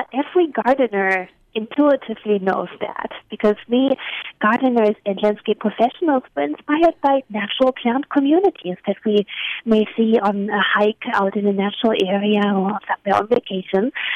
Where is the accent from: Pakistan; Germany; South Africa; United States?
Germany; East Germany; English is a second language; I, as you can hear from my accent, I'm from Eastern Germany, and the landscapes of my childhood were a very dark and polluted place. My hometown was surrounded by soft coal mines